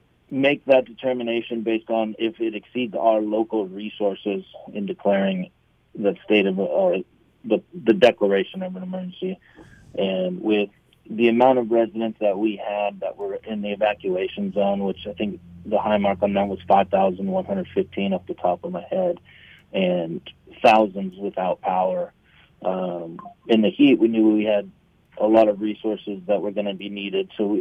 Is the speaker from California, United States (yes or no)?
yes; San Andreas, California, United States; and all my family is from here. So I grew up right here in San Andreas, California. So it's kind of a returning home after 22 years away